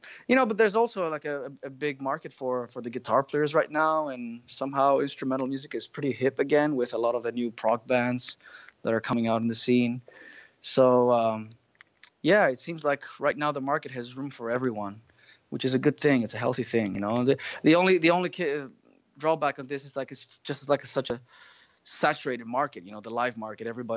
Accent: Australia; Obviously, being an Aussie, I was a sideman

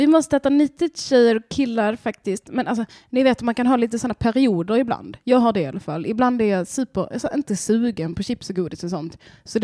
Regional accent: Skåne, Sweden; För jag är från Skåne.

